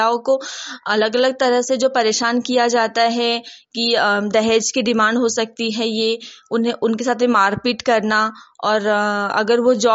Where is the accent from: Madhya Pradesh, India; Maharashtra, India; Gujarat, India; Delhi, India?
Madhya Pradesh, India; Betul; और मैं बैतूल से हूँ।